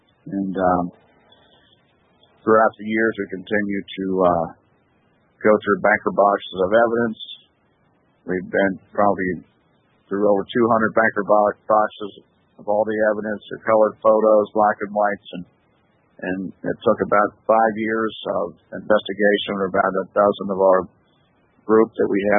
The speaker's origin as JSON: {"language": "English", "town": "Southgate", "region": "Kentucky", "country": "United States", "said": "I'm originally from Southgate, Kentucky."}